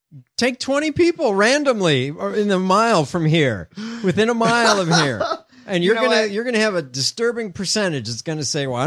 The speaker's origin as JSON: {"language": "English", "town": "Chicago", "region": "Illinois", "country": "United States", "tie": "born or raised there", "said": "Chicago Tribune, my hometown."}